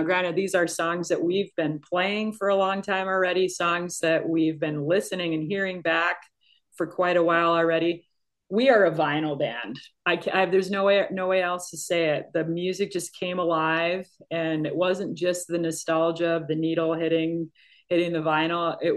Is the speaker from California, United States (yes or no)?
no; Minnesota, United States; I look to where I grew up in Minnesota, and there's tribute bands now doing all the things all the time everywhere.